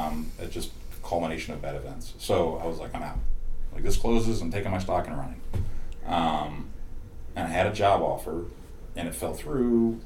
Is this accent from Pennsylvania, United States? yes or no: no; Michigan, United States; George Castro was talking to me, because we're both from Michigan.